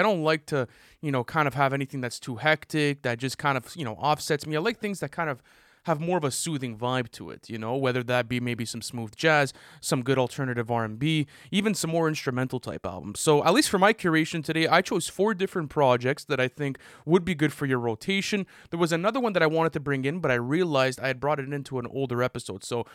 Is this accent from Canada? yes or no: yes; Canada; I'm Canadian. I enjoy playing ice hockey.